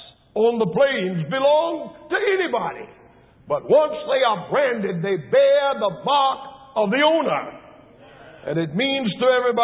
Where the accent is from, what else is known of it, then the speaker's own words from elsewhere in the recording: Washington, District of Columbia, United States; I come from Washington, D.C., where the worst team of the year was, and yet people assiduously wore their burgundy and gold to identify with the Redskins.